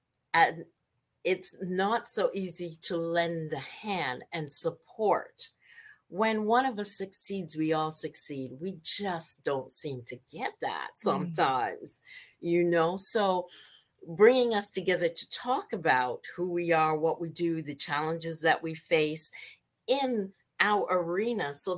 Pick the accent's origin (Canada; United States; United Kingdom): Canada; To bring us all together as Canadian Blacks in Dance